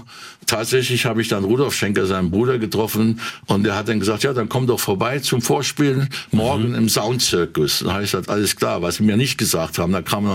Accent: Lebach, Saarland, Germany; born there; Also ich weiß noch gut, ich konnte von Lebach, dem Ort, wo ich geboren bin, konnte ich nachts Radio Caroline hören im Kanal oben.

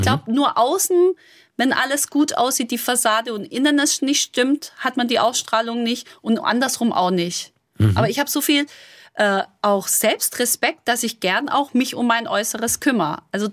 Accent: Baden-Württemberg, Germany; Ich bin Schwäbin.

